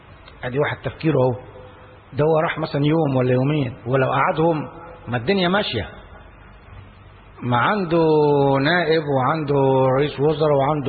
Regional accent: Egypt; هو كلامه كان كويس وقوي وعبر عننا كمصريين

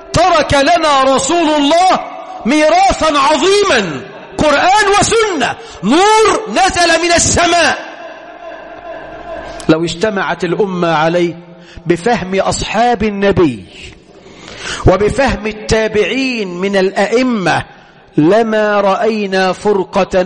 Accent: Egypt; اللهم اجعل بلدنا مصر أمنا أمانا، رخاء سخاء

